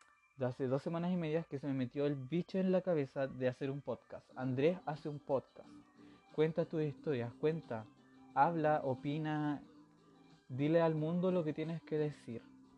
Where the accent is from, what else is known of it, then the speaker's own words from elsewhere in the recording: Los Lagos, Chile; born there; now in Nancagua, Chile; soy chileno, nací en el sur de Chile, en Chiloé, en el archipiélago de Chiloé, la mítica, mítica isla, o sea, archipiélago de Chiloé, muy hermoso, por cierto, pero no vivo ahí, no vivo en Chiloé